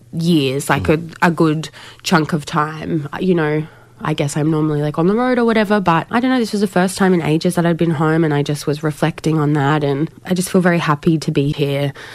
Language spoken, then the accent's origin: English; Brisbane, Queensland, Australia; also born or lived in Moree; So grew up in Brizzy, but I spent a lot of time living with my grandparents when I was growing up.